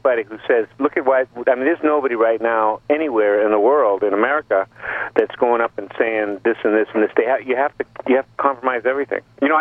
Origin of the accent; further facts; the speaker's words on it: Milford, Massachusetts, United States; accent: Boston; moved away; No. I grew up in Milford, Mass, and I had a Boston accent.